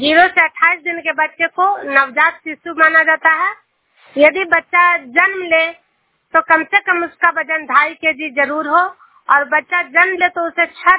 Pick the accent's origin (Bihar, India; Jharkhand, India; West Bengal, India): Bihar, India; और मैं नालंदा जिला से हूँ।